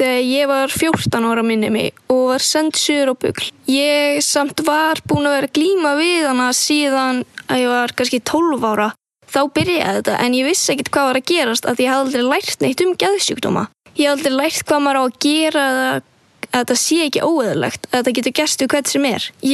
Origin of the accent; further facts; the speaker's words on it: Akureyri, Northeastern Region, Iceland; og tvítug. Ég kem frá Akureyri